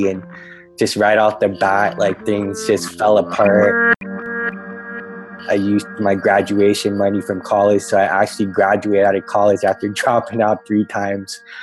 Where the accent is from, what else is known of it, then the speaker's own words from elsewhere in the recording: San Francisco, California, United States; So I was formulating all these different domains growing up in San Francisco.